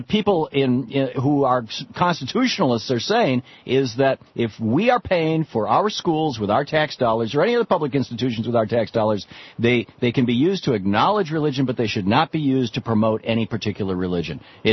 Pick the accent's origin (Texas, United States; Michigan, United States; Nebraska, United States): Michigan, United States; Lansing; He lived in the house right behind us when I was growing up in Lansing, Michigan.